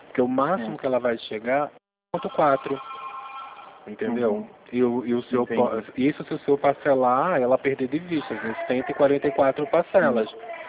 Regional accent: Pernambuco, Brazil; Embora esteja falando de São Paulo, eu sou pernambucano e mantive o meu número de Pernambuco.

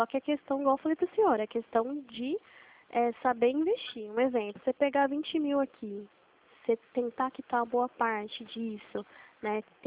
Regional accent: Limeira, São Paulo, Brazil; Eu sou aqui de Limeira, São Paulo

